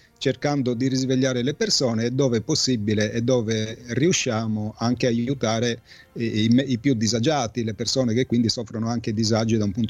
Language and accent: Italian; Sardinia, Italy; ho avuto modo in Sardegna, che è la mia terra di origine, di vedere sin da bambino